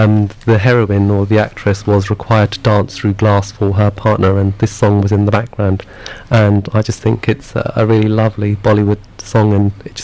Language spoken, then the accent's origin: English; London, United Kingdom; first language Punjabi; English is a second language; Born and bred in London, but of Indian heritage originally. So my parents are Indian, and I spoke Punjabi for the first 5 years of my life, and grew up hearing a lot of Indian music and Pakistani music